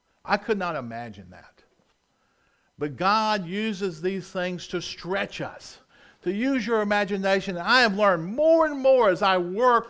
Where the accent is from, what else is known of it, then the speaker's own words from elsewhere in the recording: Rock Hill, South Carolina, United States; You know, the furthest north I've ever lived in my life is my hometown of Rock Hill, South Carolina. Never lived up north.